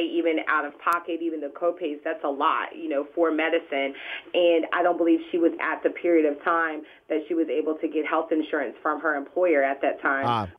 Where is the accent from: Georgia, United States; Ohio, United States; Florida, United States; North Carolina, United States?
Florida, United States; Clearwater; we're hometown girls. So mm-hmm. we're both from Pinellas. I'm from Clearwater.